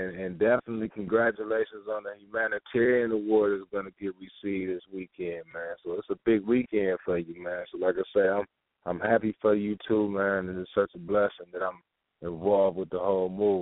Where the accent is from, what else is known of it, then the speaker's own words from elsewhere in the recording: Michigan, United States; I had knew about Rob's background because of where I'm from. I'm from Michigan, you know what I mean? So I grew up on that, you know what I mean?